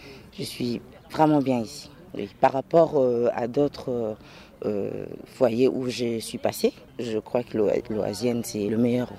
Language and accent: French; Kinshasa, DR Congo; moved away as an adult; now in France; Je viens du Congo RDC, exactement à Kinshasa. Exactement. Oui, depuis quelques années, je suis en France. Déjà 5 ans bientôt.